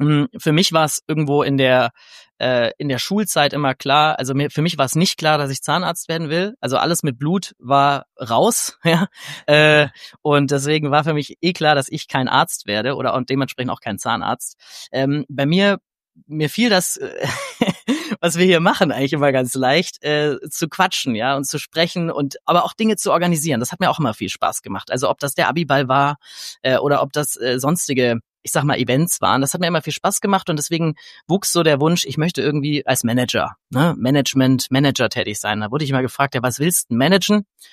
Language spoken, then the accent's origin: German; Baden-Württemberg, Germany; now in Cologne, Germany; Ich komme aus Köln, komme aber ursprünglich aus dem Süden der Region, wie du ja auch. Ich komme vom Bodensee. Und bin jetzt aber mitten in Köln